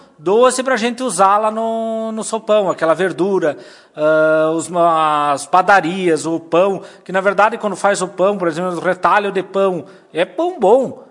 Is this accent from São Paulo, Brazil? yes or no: no; Bom Jesus, Rio Grande do Sul, Brazil; now in Lagoa Vermelha, Brazil; Eu não sou de Lagoa Vermelha, sou de Bom Jesus, mas hoje me sinto como lagoense pela receptividade que a Lagoa Vermelha teve comigo. Hoje já há 18 anos estou em Lagoa Vermelha, tenho minha residência fixa, meu trabalho aqui em Lagoa Vermelha.